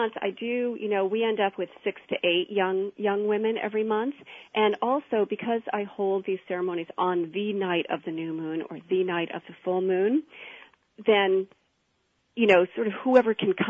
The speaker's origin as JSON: {"language": "English", "town": "New York City", "region": "New York", "country": "United States", "lives_now": "Redmond, United States", "said": "I live in Redmond, Washington, and I'm from New York, originally New York City. So I've used to just that just buzz of people and getting together all the time and it's so different out here."}